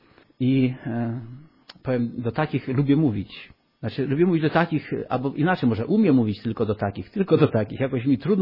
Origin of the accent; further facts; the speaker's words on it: Połczyn-Zdrój, West Pomeranian Voivodeship, Poland; Ja jestem z Dzikiego Zachodu. To jest Połczyn, to jest tamte strony nad morzem.